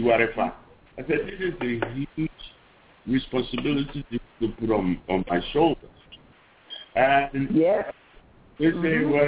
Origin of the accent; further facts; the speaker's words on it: Nigeria; now in United States; I've spent more of my years in life in the United States than I've spent in Nigeria. Just even to talk of my hometown.